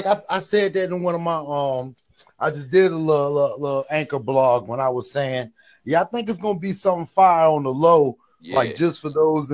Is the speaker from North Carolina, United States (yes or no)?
no; Virginia, United States; I'm a dude from Virginia, so you know what I mean? We keep guns and shit like that.